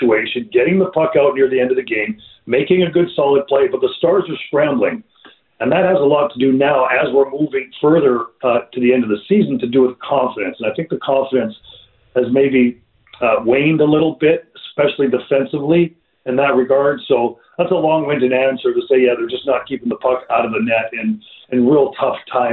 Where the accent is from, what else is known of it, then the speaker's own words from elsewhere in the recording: Edmonton, Alberta, Canada; because, again, I'm from Edmonton, so I was there in the city when it went down